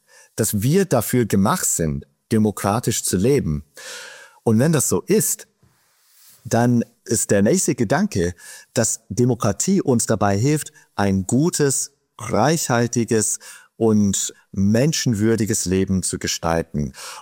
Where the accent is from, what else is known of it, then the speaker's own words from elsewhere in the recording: United States; Also du hast mich gerade geoutet als Amerikaner.